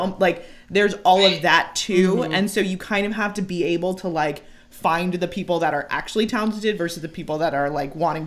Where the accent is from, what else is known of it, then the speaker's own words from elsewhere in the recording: California, United States; and I'm from Northern California, so, like, typically LA to me is nothing.